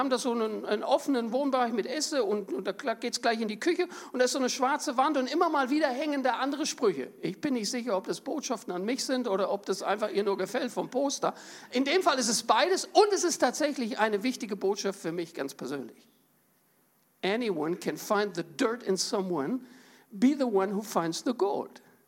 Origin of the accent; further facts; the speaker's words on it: Germany; Wir sind als Deutsche, um mal nochmal da anzusetzen, wir sind bekannt dafür, dass wir ein sehr ausgeprägtes analytisches Denken haben.